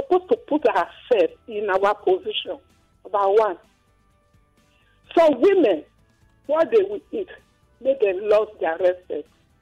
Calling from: Elisha, Ogun, Nigeria; calling from Elisha, Ogun State.

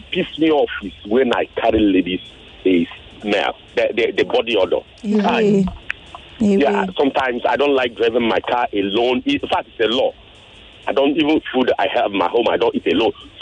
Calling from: Ejigbo, Lagos, Nigeria; I'm calling from Ejibo.

